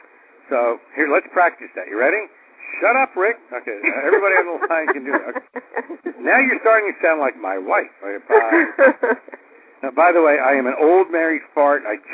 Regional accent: New York, United States; So I'm warning you now, I'm from New York. I talk fast.

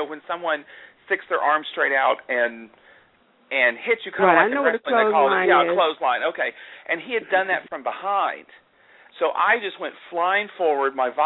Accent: Oklahoma, United States; One from my home state of Oklahoma

